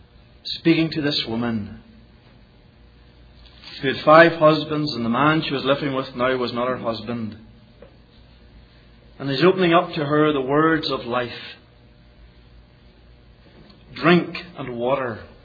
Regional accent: Ireland; now in Scotland, United Kingdom; I can say that as an Irishman ministering in Scotland.

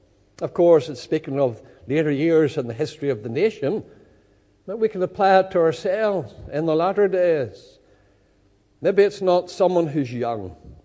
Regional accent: Lisburn, Northern Ireland, United Kingdom; when I was growing up in Lisburn.

